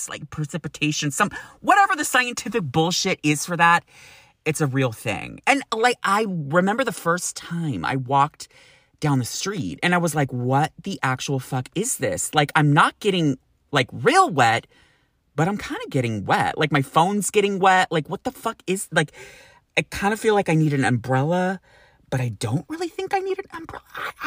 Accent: Sacramento, California, United States; I'm like, try growing up in Sacramento where you can get up to over 115 degrees.

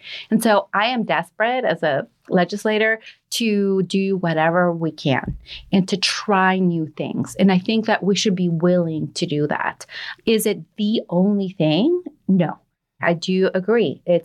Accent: El Salvador; I'm from El Salvador.

